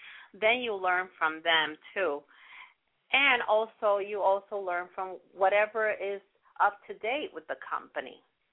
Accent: Puerto Rico; English is a second language; also born or lived in Yonkers; I was born in Yonkers. Part of my life, I was raised in Puerto Rico. And then when I came back, I was 25 years old, and kind of I had to learn the language again.

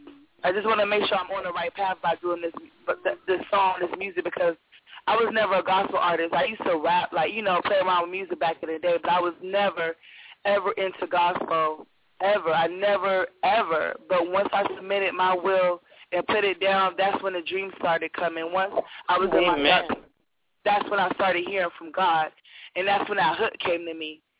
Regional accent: California, United States; I'm from California. I came from California to Texas.

